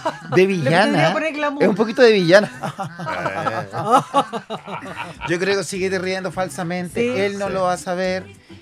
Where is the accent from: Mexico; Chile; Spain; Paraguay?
Chile; soy chileno.